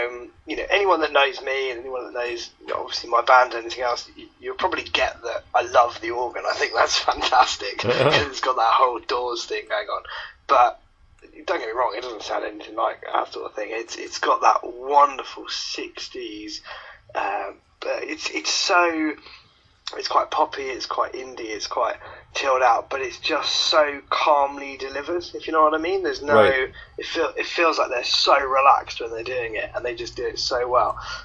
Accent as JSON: {"language": "English", "region": "East of England", "country": "United Kingdom", "tie": "born there", "said": "I was born in Essex, so I've got a soft spot."}